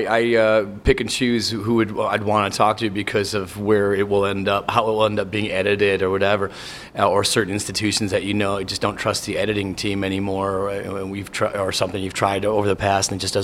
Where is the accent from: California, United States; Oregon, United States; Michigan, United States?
Michigan, United States; Detroit; growing up in Detroit, I associated sex with gunfire.